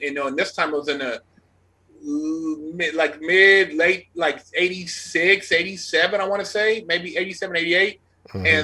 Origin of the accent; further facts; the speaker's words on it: Sacramento, California, United States; I'm from Sacramento.